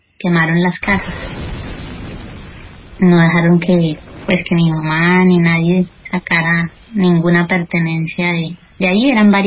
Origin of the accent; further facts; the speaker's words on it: Montería, Córdoba, Colombia; born there; Yo tengo 30 años, nací en Montería. Mis padres son campesinos, vivían en una finca en zona rural de Montería.